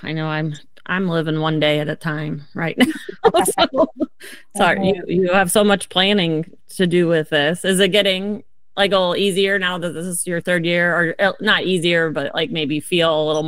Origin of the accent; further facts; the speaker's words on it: Midwest, United States; now in Portland, United States; I'm from the Midwest, and sometimes if I go, I mean, it's getting better out there